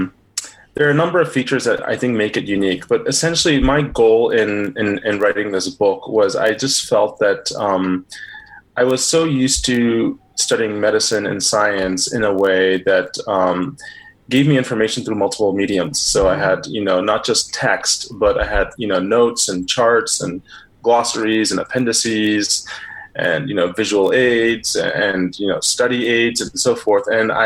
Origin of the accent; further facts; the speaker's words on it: East Coast, United States; now in Phoenix, United States; speaking to you from Phoenix, Arizona, where I live. I have my parents are from Indian background. And I grew up in the States, in the East Coast